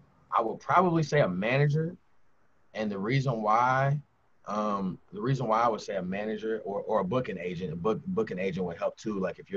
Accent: Kentucky, United States; I'm from Kentucky, so you know, to not have a major outlet or any major label connections

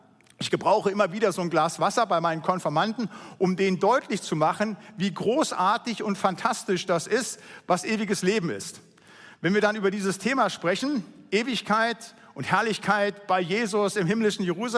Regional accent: North Rhine-Westphalia, Germany; Da, wo ich herkomme aus dem Siegerland

